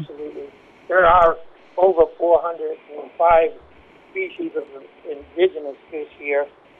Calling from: Hawaii, United States; I'm calling from Oahu, which is in the state of Hawaii

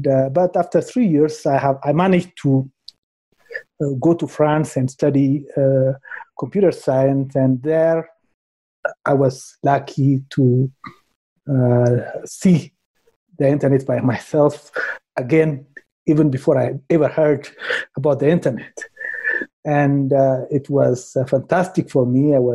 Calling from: Addis Ababa, Ethiopia; I'm joining you from Addis Ababa, Ethiopia, from a very cold weather, very surprisingly.

